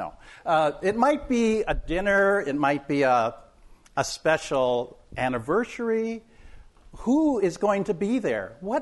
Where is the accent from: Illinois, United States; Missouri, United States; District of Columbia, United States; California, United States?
California, United States; As mentioned, I'm from California, so every winter I think of California when I shovel snow.